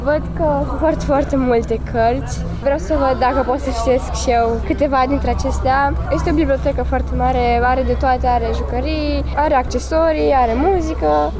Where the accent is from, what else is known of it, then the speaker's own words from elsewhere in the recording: Botoșani, Botoșani County, Romania; și am 11 ani și sunt la fel din Botoșani.